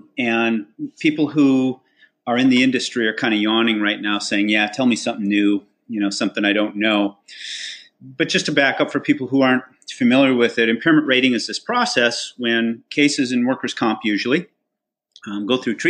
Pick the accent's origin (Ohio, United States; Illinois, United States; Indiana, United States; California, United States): California, United States; look into my home state, California